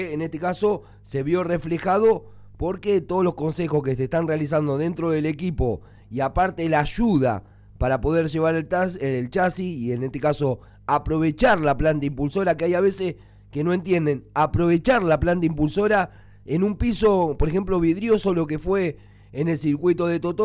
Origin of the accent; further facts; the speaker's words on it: Fuentes, Santa Fe, Argentina; en este caso que yo también soy de Fuentes